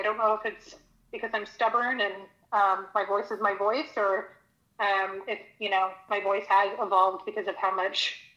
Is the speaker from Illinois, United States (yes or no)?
no; Texas, United States; I'm from Texas. I'm not from Michigan.